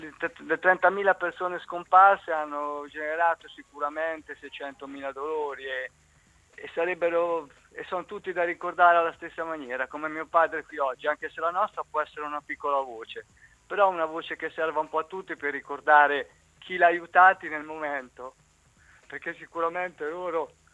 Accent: Ancona, Marche, Italy; nasco alle Grazie, cresco a Posatora e mi trasferisco ai Parioli, no, praticamente sì, sono cresciuto a Posatora. Mio padre era nato al Porto, mio padre sicuramente era un anconetano doc, una zona che distrutta dai bombardamenti del 42. Noi siamo anconetani da tanto

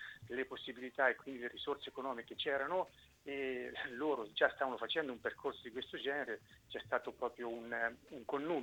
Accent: Marche, Italy; io sono marchigiano quindi ho quasi sempre vissuto nelle Marche, cioè tornavo sempre nelle Marche da dove andavo a giocare.

